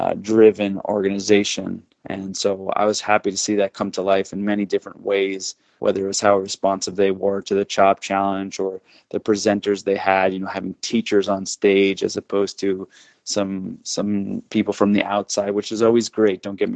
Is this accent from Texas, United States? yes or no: yes; Austin, Texas, United States; I'm from Austin, Texas.